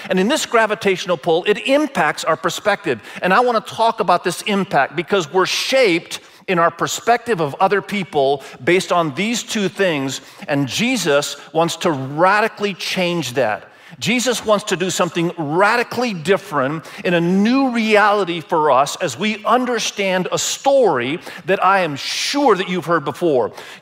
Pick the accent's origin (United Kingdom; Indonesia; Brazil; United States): Indonesia; I was born and raised in Indonesia.